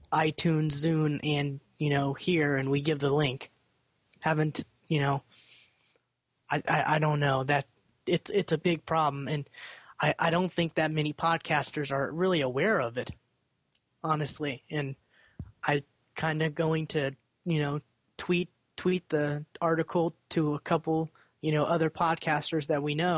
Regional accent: the South, United States; We're from the South, no.

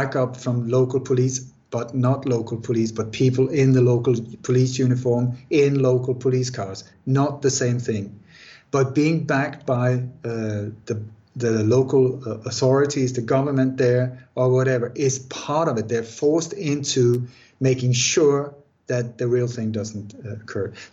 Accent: Sweden; also born or lived in Denmark; I was born in Denmark, grew up in Sweden. I thought that I lived in the perfect country.

